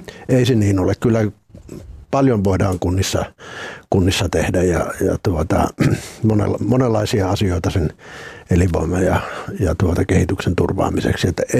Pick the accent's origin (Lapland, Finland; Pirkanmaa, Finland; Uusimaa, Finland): Uusimaa, Finland; Kerava; Itse tulen Keravalta, joka on Suomen kuntien joukossa kultapossukerhoa ehkä edustaa.